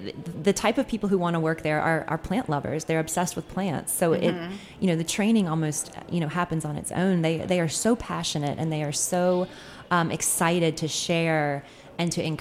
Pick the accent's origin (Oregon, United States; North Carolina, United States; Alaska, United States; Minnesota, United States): North Carolina, United States; Durham; My hometown in Durham, North Carolina.